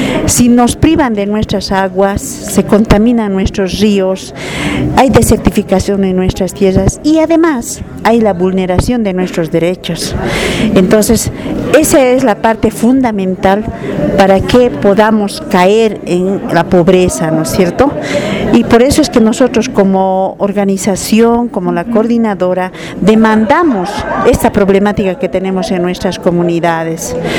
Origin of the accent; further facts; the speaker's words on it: Bolivia; esa es una preocupación grande como bolivianos en acá en nuestro p